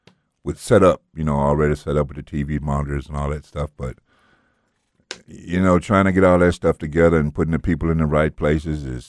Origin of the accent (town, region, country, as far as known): Memphis, Tennessee, United States